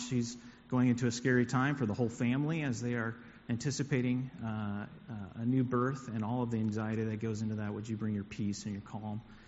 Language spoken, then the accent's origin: English; Puerto Rico; Some of you may know that I grew up in Puerto Rico